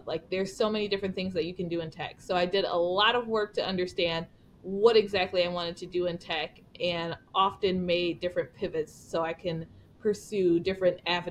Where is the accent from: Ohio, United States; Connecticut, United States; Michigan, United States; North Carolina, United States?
Ohio, United States; Cleveland; moved away as an adult; also born or lived in Buffalo; now in Chicago, United States; Yeah, so I grew up in Cleveland, Ohio. So born there, raised there.